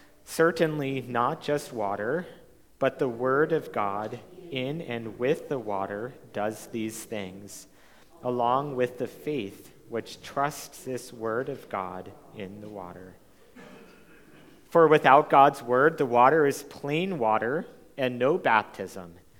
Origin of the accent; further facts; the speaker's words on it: Canada; am constantly reminded of being Canadian or not being Canadian. Thanks to my accent, they still pick apart a few words that I say a little bit funny or weird